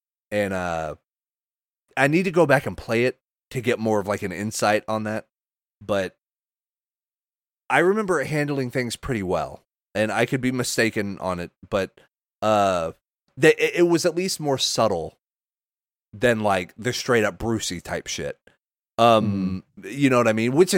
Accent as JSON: {"language": "English", "region": "Oklahoma", "country": "United States", "tie": "born there", "said": "I mean, hell, I was born in Oklahoma where they had the land run. And like now I live in Texas."}